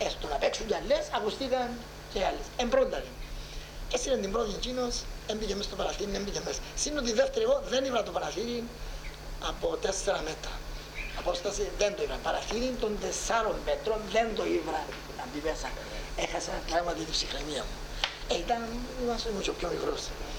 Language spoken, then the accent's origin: Greek; Larnaca, Larnaca District, Cyprus; born there; Γεννήθηκα στη Λάρνακα το 35 του Φεβράρι, στην οδός Αφροδίτη